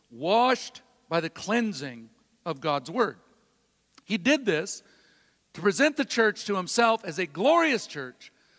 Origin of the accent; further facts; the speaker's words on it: United States; I love our country. I'm very grateful that I'm an American.